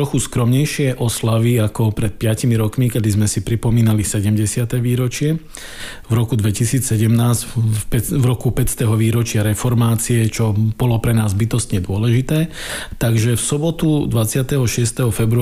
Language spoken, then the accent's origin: Slovak; Prešov, Prešov Region, Slovakia; moved away as an adult; now in Prague, Czechia; Narodil som sa v Prešove, tam som aj vyrastal